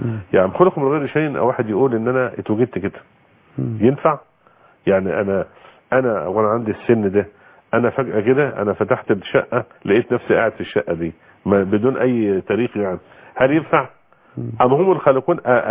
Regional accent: Egypt; لما يتعمل أبحاث عن حبة السودة هنا عندنا في مصر تبقى أفضل

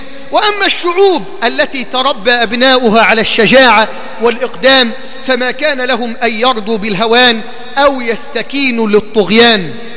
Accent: Egypt; كما عندنا في مصر وكما في بقية دول العالم

